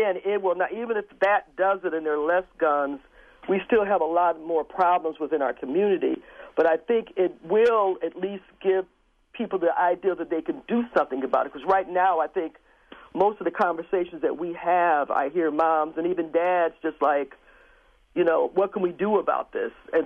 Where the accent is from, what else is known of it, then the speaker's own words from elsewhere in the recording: Milwaukee, Wisconsin, United States; I'm born and raised in Milwaukee